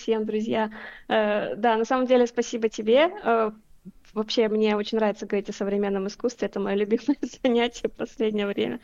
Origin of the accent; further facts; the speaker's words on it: Almaty, Kazakhstan; Вот, я вообще из Алматы, я закончила там архитектурно-строительный колледж, потом я училась в Англии, в Великобритании на гранте некоторое время.